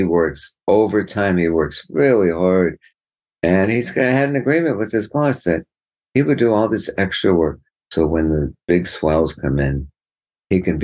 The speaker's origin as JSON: {"language": "English", "town": "Redondo Beach", "region": "California", "country": "United States", "tie": "born or raised there", "also_born_or_lived": "Minnesota", "said": "I grew up in Redondo Beach, right?"}